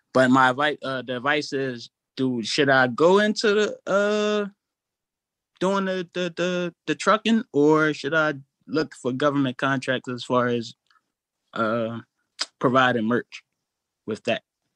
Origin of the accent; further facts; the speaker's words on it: Philadelphia, Pennsylvania, United States; I'm from Philly too